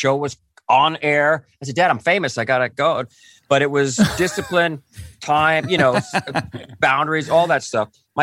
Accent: California, United States; I grew up near Disneyland in Orange County, and it was my childhood was there

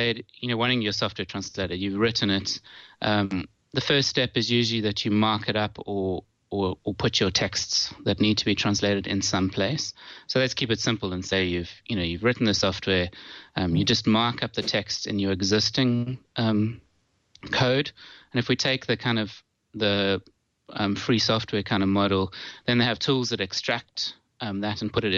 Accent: South Africa; now in United Kingdom; I am actually just outside London, but I hail from South Africa.

